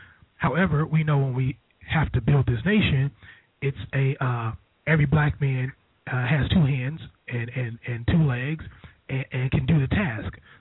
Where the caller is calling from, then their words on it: California, United States; Oh, I said, yeah … I'm calling from California.